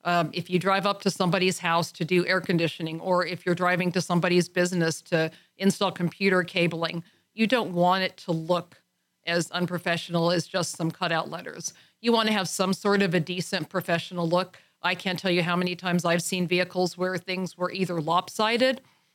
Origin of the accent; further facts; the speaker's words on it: California, United States; we grew up in Southern California.